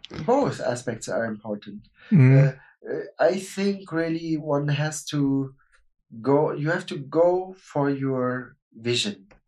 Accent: Munich, Bavaria, Germany; I am from Munich, and sitting in Munich, it would never, ever come to my mind that I would write Bavarian music.

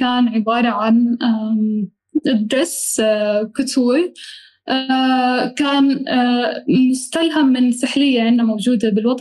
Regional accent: Jordan; موجوده عندنا بوادي رم وموجوده كتير بمناطق عربيه مو بس عندنا بالاردن

